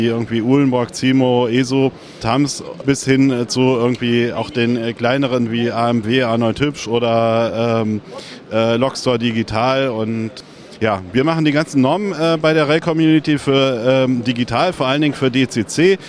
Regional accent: Berlin, Germany; irgendwie als Berliner kann man empfehlen, Wien, das dauert nicht so lange.

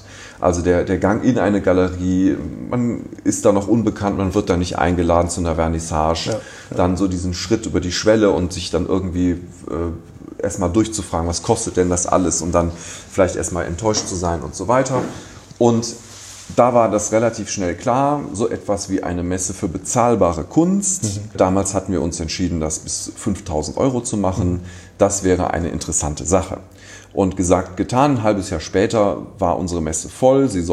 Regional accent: Düsseldorf, North Rhine-Westphalia, Germany; Bin hier zur Schule gegangen, bin also aufgewachsen in Düsseldorf, habe in Düsseldorf als Jugendlicher die ganze Kultur- und Kunstszene miterlebt

